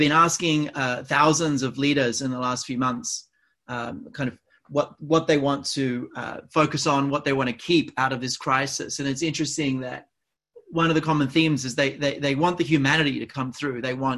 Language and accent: English; Australia; accent: Australian; now in New York City, United States; I'm originally Australian, that's my accent, European parents, live in North America, normally in New York City, right downtown, but I'm currently in the woods a few hours out of the city